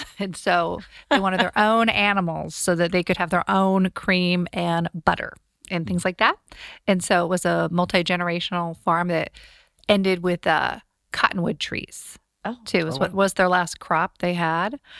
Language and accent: English; Scappoose, Oregon, United States; Well, I grew up actually in Scappoose, down the river.